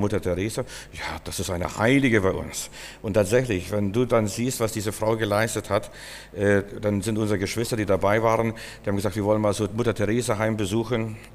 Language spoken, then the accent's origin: German; Berlin, Germany; wo kommen Sie her? Sage ich, aus Berlin.